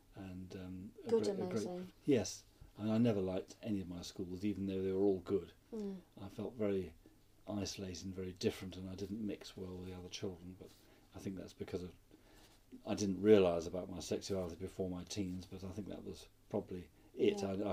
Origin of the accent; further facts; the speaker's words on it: Guildford, South East England, United Kingdom; born or raised there; also born or lived in London